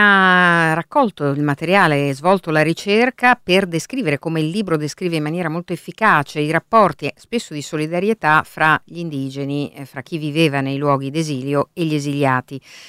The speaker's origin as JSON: {"language": "Italian", "country": "United Kingdom", "said": "soprattutto nel mio paese, in Gran Bretagna, in questo momento politico"}